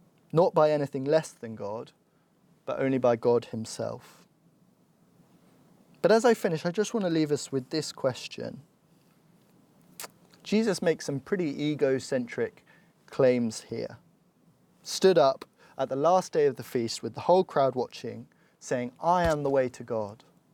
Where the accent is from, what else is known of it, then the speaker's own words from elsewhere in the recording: London, United Kingdom; I'm from South London, so I am allowed to poke fun at Croydon, I think.